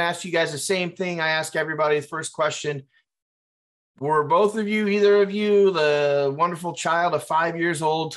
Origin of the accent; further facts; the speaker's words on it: Ohio, United States; now in West Palm Beach, United States; I'm from the Ohio area, Southern Ohio, but now I'm in West Palm Beach.